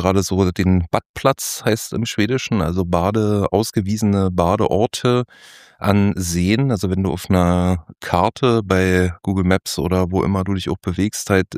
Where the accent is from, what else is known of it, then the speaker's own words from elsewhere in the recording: Berlin, Germany; Bin ja auch eher so ein bisschen manchmal so ein Stadtcholeriker als Berliner.